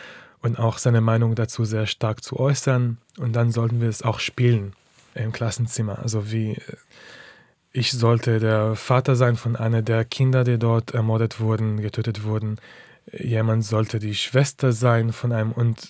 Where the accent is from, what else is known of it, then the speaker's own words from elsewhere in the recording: Haifa, Haifa District, Israel; ich komme nicht aus Tel Aviv, ich komme aus Haifa. Ist ein bisschen peripherialer.